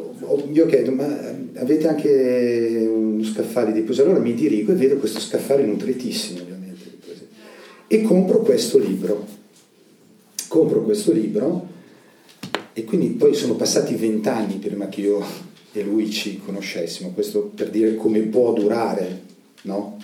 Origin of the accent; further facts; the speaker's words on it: Bergamo, Lombardy, Italy; dirò che sono bergamasco e che in una delle mie valli un problema storico fu quello del cretinismo